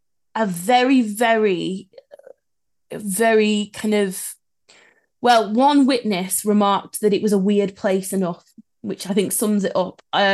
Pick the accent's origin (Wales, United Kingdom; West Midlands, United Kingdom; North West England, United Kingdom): West Midlands, United Kingdom; Telford; growing up in Telford